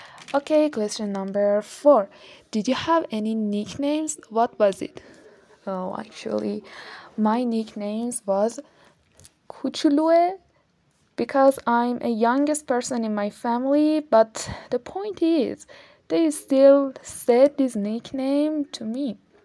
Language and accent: English; Isfahan, Iran; born there; English is a second language; Actually, I was born in Isfahan, and yes, I very like my city because it's a very clean, historical, and large city.